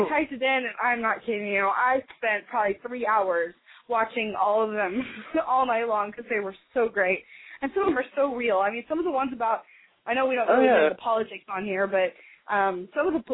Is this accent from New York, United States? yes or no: no; Missouri, United States; Well, whenever I say I'm from Missouri, everybody's like, oh, Cardinals